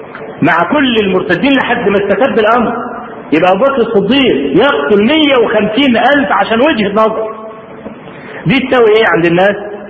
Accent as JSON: {"language": "Arabic", "country": "Egypt", "said": "ولا أقول الكلام الآتي ده لأن أنا مصري ولا متعصب لمصر."}